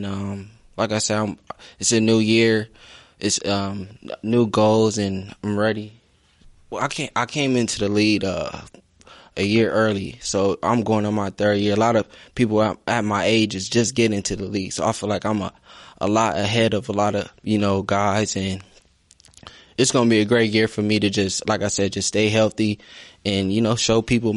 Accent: Los Angeles, California, United States; Do I love football? I'm from South Central Los Angeles. Football is everything to me.

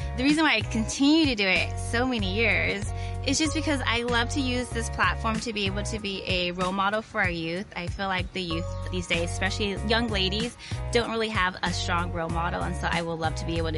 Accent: El Paso, Texas, United States; I'm from El Paso, Texas, and I'm actually a computer programmer for an IT healthcare company.

